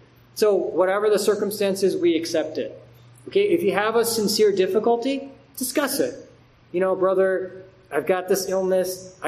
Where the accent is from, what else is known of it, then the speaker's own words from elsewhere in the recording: United States; I'm an American, I have an American passport.